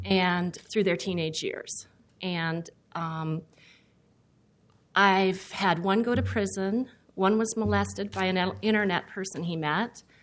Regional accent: Linton, United States; I'm from Linton, the Linton area, and I'm here.

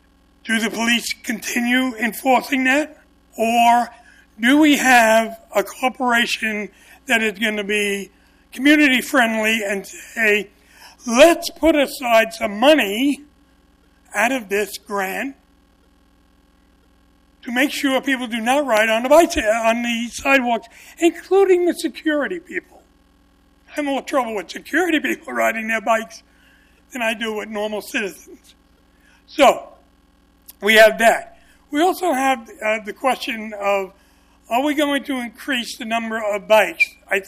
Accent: New York, United States; I grew up in New York, so I know New York.

